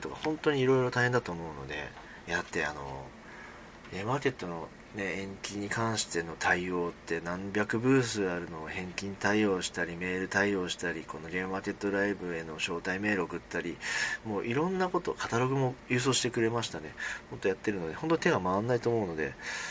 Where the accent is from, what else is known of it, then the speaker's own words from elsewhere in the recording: Hibarigaoka, Tokyo, Japan; 僕生まれも育ちもひばりが丘なんですよ。で、あ、ひばりが丘って分かんないかな、西武池袋線のひばりが丘駅を周辺にした町に僕は生まれも育ちもしてまして